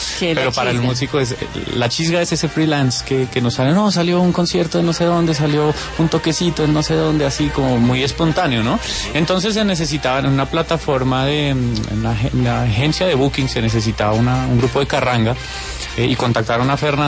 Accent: Bogotá, Colombia; somos 3 rolos y un laboyano

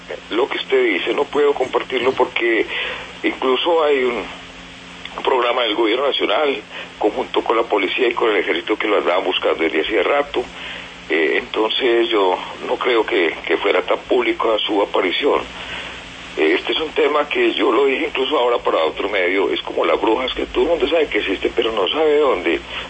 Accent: Medellín, Antioquia, Colombia; yo mismo soy de Medellín, oriundo de Medellín, desde la época de Pablo Escobar

